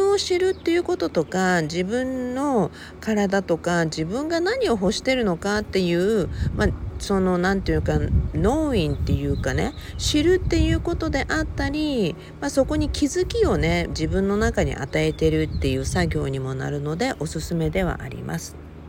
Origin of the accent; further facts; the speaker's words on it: Okinawa, Japan; 沖縄生まれ沖縄育ちだから